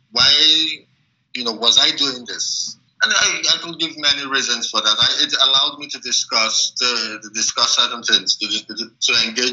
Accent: Nigeria; yes, I might want to write the next Jane Eyre, but I am Nigerian, so even if I'm writing generally, it has to engage with my society in some sense.

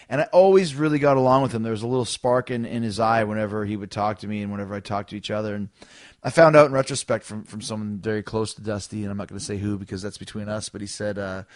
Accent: Canada; growing up in Canada

